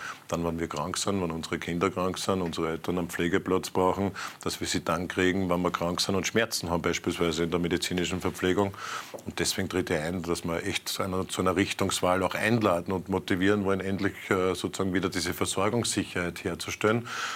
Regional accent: Austria; Ich bin sehr stolz als Österreicher, in einer demokratischen Republik zu leben.

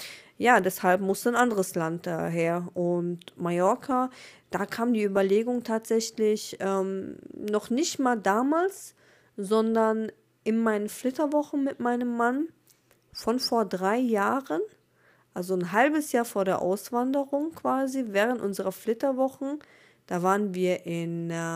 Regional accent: North Rhine-Westphalia, Germany; Ich komme aus NRW, Nähe Oberhausen, aber ich bin ja gebürtig Südländerin. Ich komme ja gebürtig aus dem warmen, schönen Libanon.

